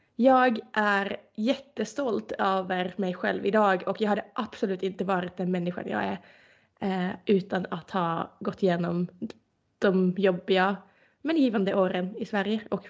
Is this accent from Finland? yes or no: yes; Turku, Southwest Finland, Finland; now in Sweden; Så jag satsade verkligen allt för att komma in i Finland, i min hemstad Åbo